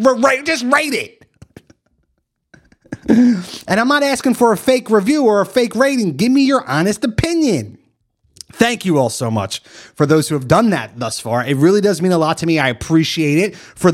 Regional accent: Philadelphia, Pennsylvania, United States; She's Filipino. I'm from Philly.

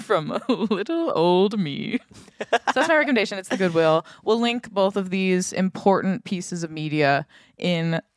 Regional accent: California, United States; We're from California.

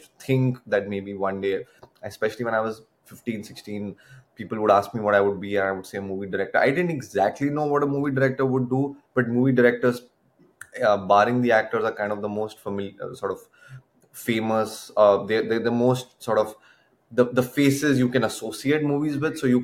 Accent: Delhi, India; English is a second language; for me growing up in Delhi, even though obviously Hindi cinema and Bollywood and all that is so huge for us, and we used to watch all those movies

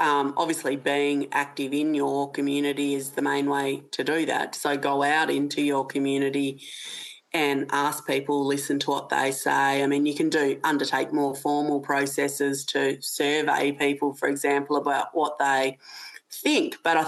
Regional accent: Tasmania, Australia; I mean, in Tasmania, in my home state of Tasmania at the moment

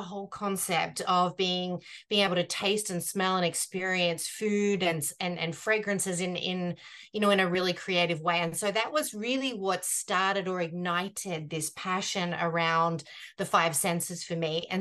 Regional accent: Australia; accent: Australian; But I began my journey in Australia. And so that's where the accent is from.

